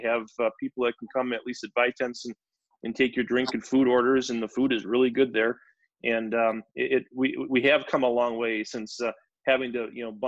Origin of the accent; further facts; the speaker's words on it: Wisconsin Rapids, Wisconsin, United States; I know as a kid growing up in Wisconsin Rapids, I was always envious about how warm it would be when we go down to the state wrestling tournament